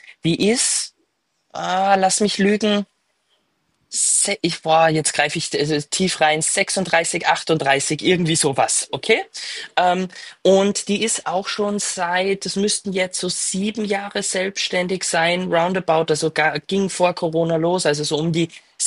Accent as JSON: {"language": "German", "country": "Austria", "said": "wie wir bei uns in Österreich sagen."}